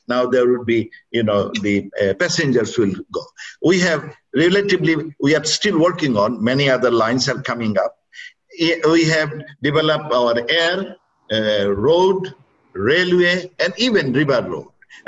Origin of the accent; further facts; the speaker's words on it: Sylhet, Sylhet Division, Bangladesh; And in Sylhet, I'm from Sylhet.